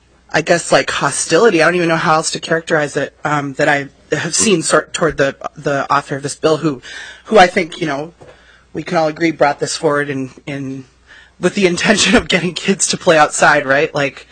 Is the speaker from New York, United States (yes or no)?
no; Minneapolis, Minnesota, United States; You know, I grew up in Minneapolis. I was raised by a single mom.